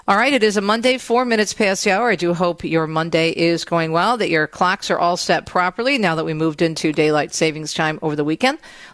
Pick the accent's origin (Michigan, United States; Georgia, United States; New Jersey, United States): Michigan, United States; Detroit; I heard a great homily yesterday at the 10 o'clock Mass in my hometown of suburban Detroit